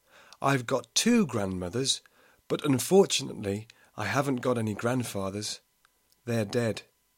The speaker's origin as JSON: {"language": "English", "region": "England", "country": "United Kingdom", "said": "I'm from England."}